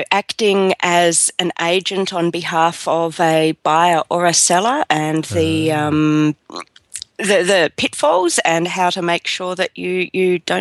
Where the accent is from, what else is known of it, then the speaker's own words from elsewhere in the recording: Lara, Victoria, Australia; from Lara, Australia.